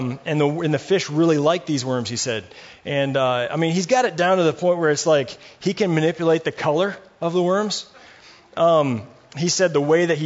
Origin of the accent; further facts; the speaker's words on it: Fremont, Michigan, United States; I grew up in Fremont, Michigan, which is just a little town north of here a ways.